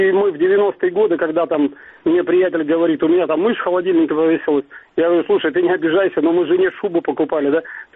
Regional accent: Crimea, Ukraine; я из Крыма. … Давно мы уже тут живем, 75-го года.

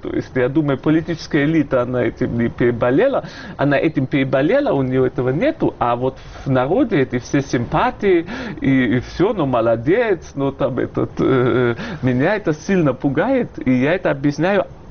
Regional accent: Russia; что вот мы из России

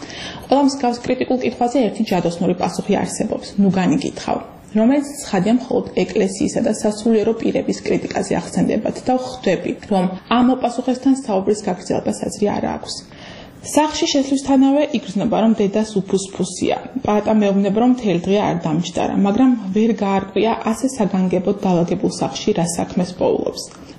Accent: Akhmeta, Kakheti, Georgia; born or raised there

